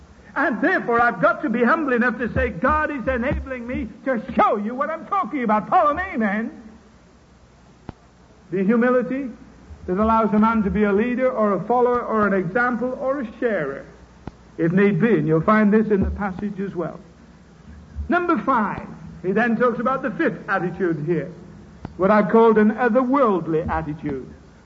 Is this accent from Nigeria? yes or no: no; United Kingdom; now in United States; no, I'm British. My citizenship is in Britain, but I'm a resident down here at the moment in the United States of America.